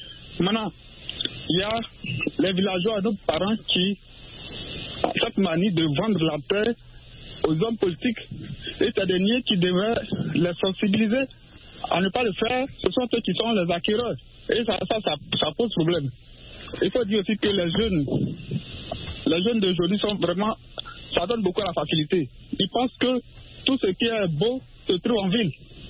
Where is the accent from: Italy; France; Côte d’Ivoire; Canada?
Côte d’Ivoire; je suis de la Côte d'Ivoire.